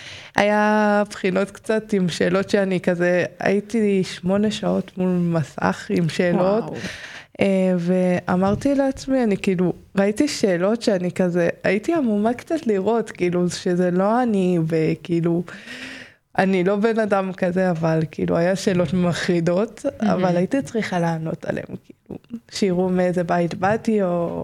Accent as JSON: {"language": "Hebrew", "town": "Beersheba", "region": "Southern District", "country": "Israel", "tie": "born there", "said": "אני אמא. אני נולדתי בבאר שבע."}